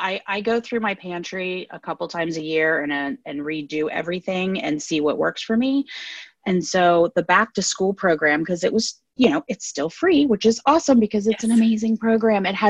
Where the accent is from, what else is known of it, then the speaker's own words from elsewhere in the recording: Ohio, United States; because, you know, we're from Ohio, so we have that same voice, and it's just soothing